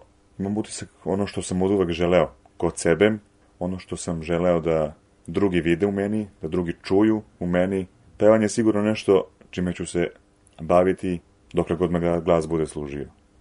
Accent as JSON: {"language": "Serbian", "country": "Serbia", "said": "kod nas u Srbiji"}